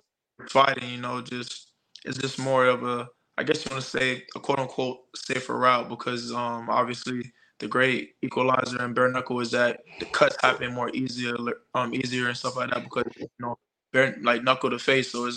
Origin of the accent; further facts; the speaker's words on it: Miami, Florida, United States; You know, Miami. I'm not from Broward County, but Miami and Broward is, you know, we right here, like in Florida.